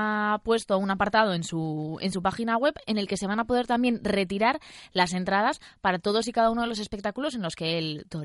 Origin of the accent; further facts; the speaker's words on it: La Rioja, Spain; tenemos que hacer una mención especial como riojanos